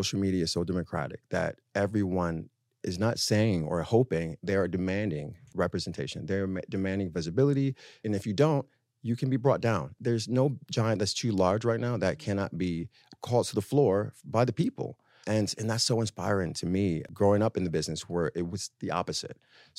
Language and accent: English; New York City, New York, United States; But I'm from Harlem.